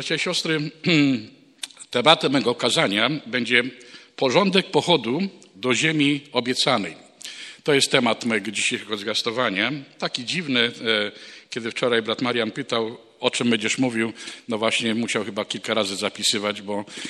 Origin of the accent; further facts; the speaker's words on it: Kołobrzeg, West Pomeranian Voivodeship, Poland; pochodzę z małego miasteczka, z Kołobrzegu.